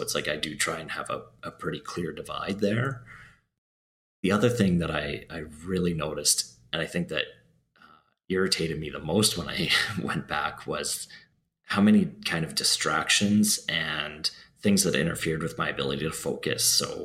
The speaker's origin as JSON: {"language": "English", "region": "Alberta", "country": "Canada", "said": "that I'm from Alberta."}